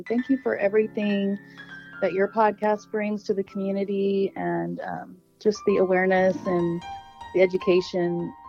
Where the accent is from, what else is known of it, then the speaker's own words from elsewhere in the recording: San Francisco, California, United States; born there; No, I was born in San Francisco.